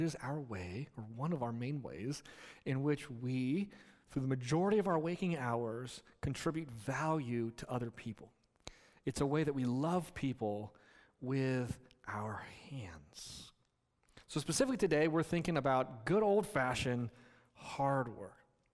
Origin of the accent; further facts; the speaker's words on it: California, United States; So I grew up in California, and when we would drive on, sometimes on freeways, we would see Caltrans doing construction work, building roads.